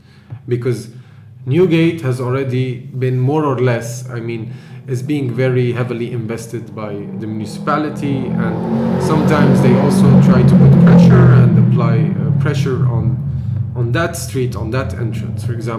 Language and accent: English; Jerusalem, Jerusalem District, Israel; we were born and raised in Jerusalem. And we see everything that's going around us.